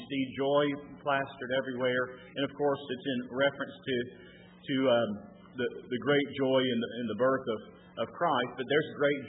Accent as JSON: {"language": "English", "town": "Dothan", "region": "Alabama", "country": "United States", "tie": "born or raised there", "said": "When I was growing up in Dothan, Alabama, there were several of our members that lived at a nursing home"}